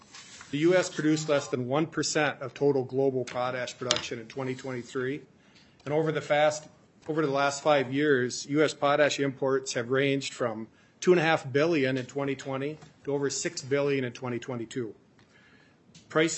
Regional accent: Olivia, Minnesota, United States; I'm from Olivia, Minnesota. I'm part of a family farming operation

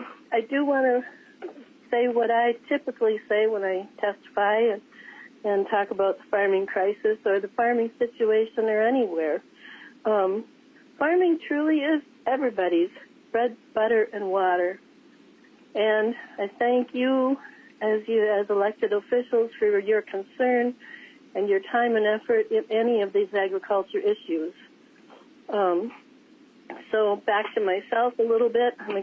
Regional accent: Canton, Minnesota, United States; from Canton, Minnesota, down in the southeast corner of Minnesota.

